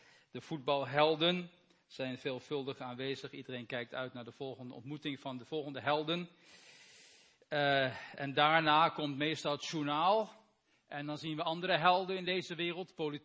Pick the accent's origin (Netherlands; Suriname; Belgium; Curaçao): Belgium; U begrijpt dat ik natuurlijk maar niks zal zeggen over gisteravond als Belg.